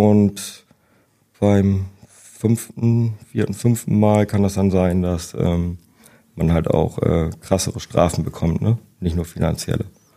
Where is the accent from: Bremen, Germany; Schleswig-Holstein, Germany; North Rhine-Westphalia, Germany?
Bremen, Germany; Ja, ich komme aus Bremen, genau.